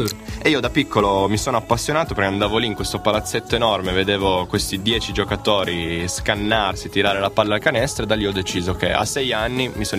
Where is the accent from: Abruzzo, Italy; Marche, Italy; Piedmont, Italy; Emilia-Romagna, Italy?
Piedmont, Italy; Turin; sono torinese, ma come ti ho detto prima, ho sangue che è una miscela di Puglia e Sicilia, quindi sono cresciuto